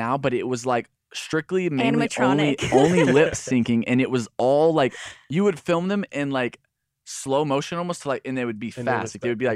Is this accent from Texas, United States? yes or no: yes; Alvarado, Texas, United States; I'm from Alvarado, Texas. It's like 40 minutes south of Dallas.